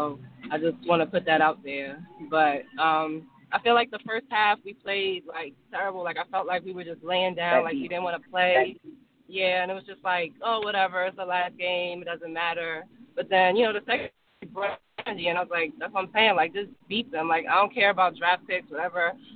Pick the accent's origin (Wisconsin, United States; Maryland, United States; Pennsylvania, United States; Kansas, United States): Maryland, United States; Well, I just want to say I'm repping from Maryland. We watch the game every week at Blowfish, Big Blue for Life, out in Beltsville, Maryland.